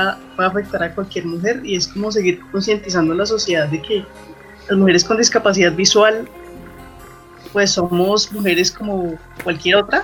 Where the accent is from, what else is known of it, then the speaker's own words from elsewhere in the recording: Bogotá, Colombia; en su mayoría seguimos siendo bogotanas